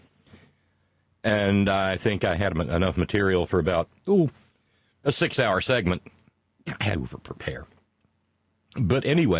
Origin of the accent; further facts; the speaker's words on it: Alabama, United States; the marinade from where I grew up in Alabama.